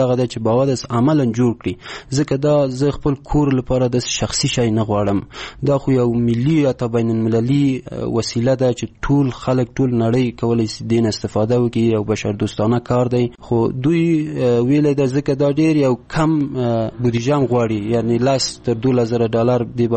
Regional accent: Kabul, Afghanistan; ولایتم کابل ده، ولسوالی پغمان ده

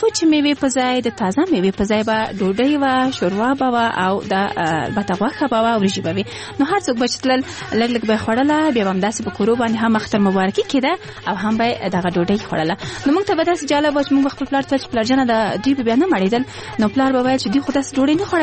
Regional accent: Kabul, Afghanistan; زه په کابل کې زیږېدلې یم او دلته رالویه شوې یم.

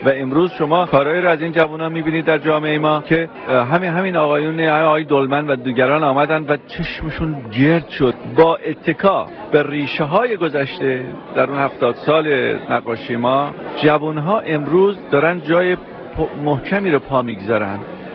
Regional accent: Iran

